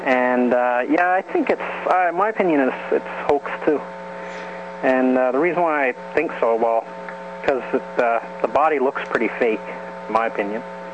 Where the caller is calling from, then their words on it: Alberta, Canada; from Alberta, Canada.